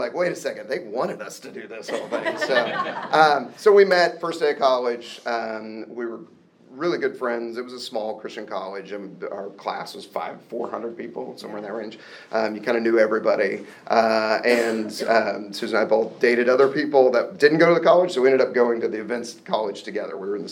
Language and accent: English; Oklahoma City, Oklahoma, United States; I was raised in Oklahoma City, had a great family.